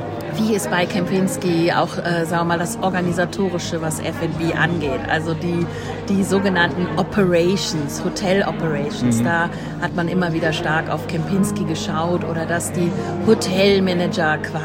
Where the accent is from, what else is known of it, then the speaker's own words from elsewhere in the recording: Bavaria, Germany; was können wir denn vielleicht mal bei uns in Bayern machen